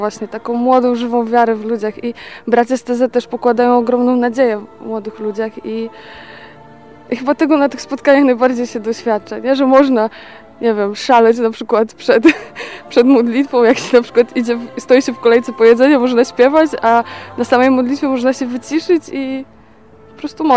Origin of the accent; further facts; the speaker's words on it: Radwanice, Lower Silesian Voivodeship, Poland; jestem z Radwanic, jestem w Brukseli